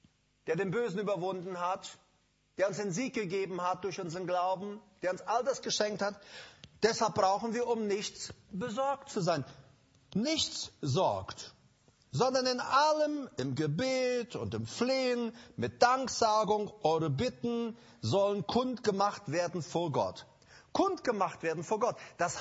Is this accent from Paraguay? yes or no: yes; Paraguay; ich komme aus einem Land, aus Paraguay, und wir haben öfter Stürme gehabt.